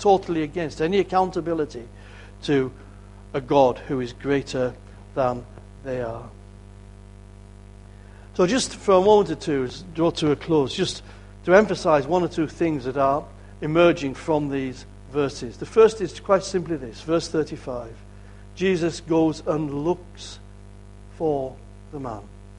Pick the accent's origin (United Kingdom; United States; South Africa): United Kingdom; Kendal, North West England; also born or lived in Whitehaven; my parents moved to Kendal in 1952. I was 5 years of age. We came from Whitehaven.